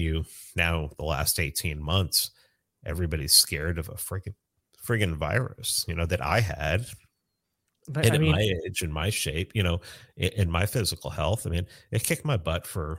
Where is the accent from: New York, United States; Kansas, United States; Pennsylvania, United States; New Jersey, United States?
New York, United States; I mean, I grew up in a time in the Bronx when we didn't even really address race. It was, I got out of New York like right before Sharpton started his shit.